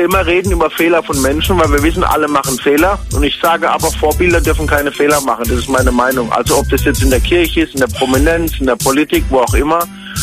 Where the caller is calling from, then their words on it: Nussloch, Baden-Württemberg, Germany; Aus Nussloch bei Heidelberg.